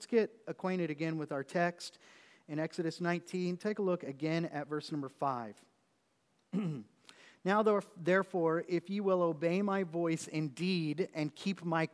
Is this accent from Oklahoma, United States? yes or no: yes; Oklahoma, United States; And I was raised in Oklahoma. And so my family's down there.